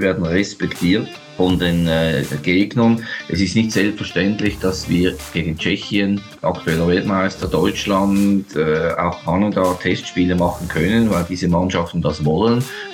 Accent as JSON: {"language": "German", "country": "Switzerland", "said": "in der Schweiz, wo ich herkomme"}